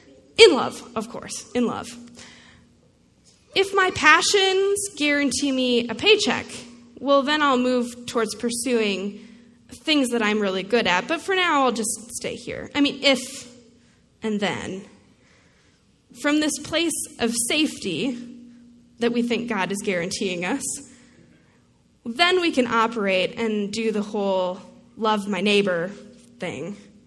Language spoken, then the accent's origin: English; United States; The lens through which I see the world is impacted by being American, by being a female, by having small town origins, by being raised Mennonite, and so on and so forth.